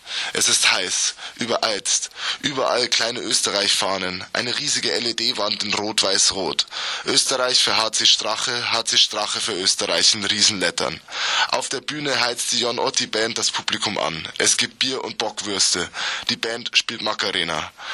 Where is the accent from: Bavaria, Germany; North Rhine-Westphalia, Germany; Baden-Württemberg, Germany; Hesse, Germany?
Bavaria, Germany; now in Vienna, Austria; Fremd, da ich als Deutscher oder als Bayer in Wien mich noch immer auf unsicherem Terrain bewege